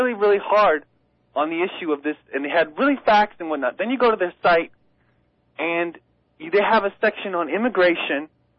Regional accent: United States; This is our place, and I'm not an immigrant. Just because I was born here.

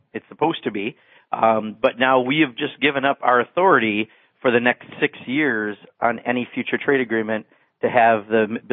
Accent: Wisconsin, United States; now we have to make states like my home state of Wisconsin

